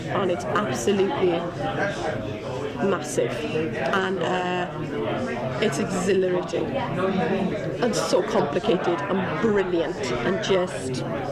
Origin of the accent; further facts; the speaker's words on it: Wales, United Kingdom; accent: Welsh; I'm glad they've taken us on board and my little Welsh accent.